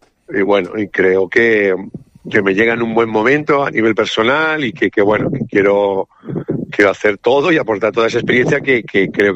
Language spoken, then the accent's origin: Spanish; Calpe, Valencian Community, Spain; yo soy de Calpe